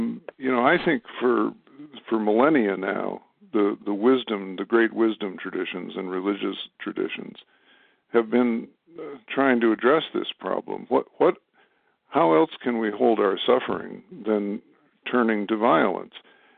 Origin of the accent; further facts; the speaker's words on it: Madison, Wisconsin, United States; their impact on my hometown of Madison, Wisconsin